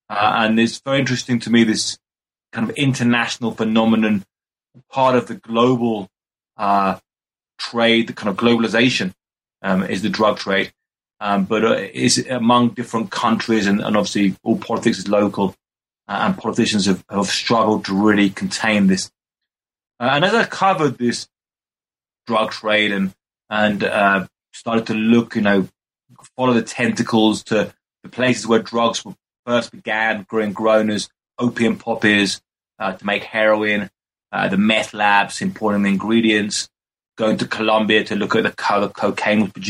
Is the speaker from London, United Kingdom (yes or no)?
no; Brighton, South East England, United Kingdom; moved away as an adult; now in Mexico; Well, I'm originally from Brighton in the UK. I came to Mexico in 2000